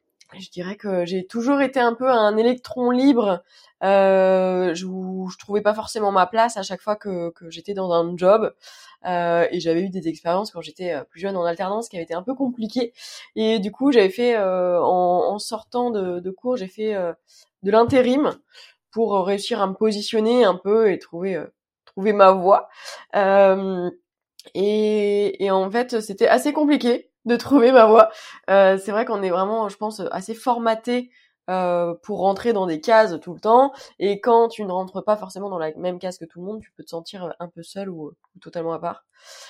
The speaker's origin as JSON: {"language": "French", "region": "Île-de-France", "country": "France", "said": "j'ai 29 ans et je suis d'Île-de-France, du 92 exactement."}